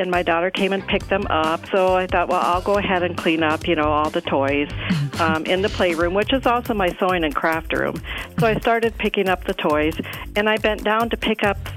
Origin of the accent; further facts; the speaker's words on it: Madison, Wisconsin, United States; I'm from Madison.